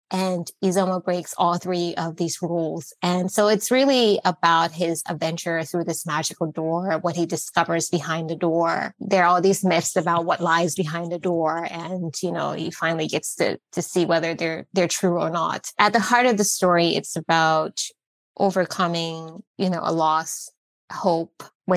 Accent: Liberia; just like how I heard stories growing up in Liberia, without a book, just from my imagination.

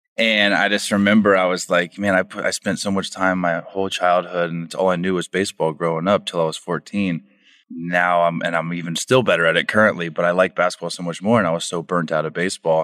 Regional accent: Orlando, Florida, United States; I grew up in Orlando. I was the biggest Orlando Magic fan.

